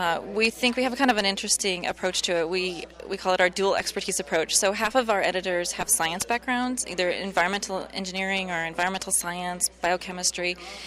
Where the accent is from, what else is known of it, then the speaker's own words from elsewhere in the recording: Idaho, United States; also born or lived in California; we're from Idaho, northern Idaho, and we moved to California for 5 years and came back home to be near family